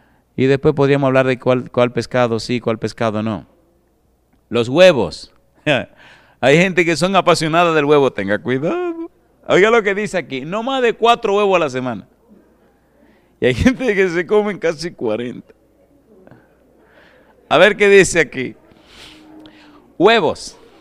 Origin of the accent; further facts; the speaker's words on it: Dominican Republic; En mi país, cuando un dominicano no come arroz, siente que no ha comido.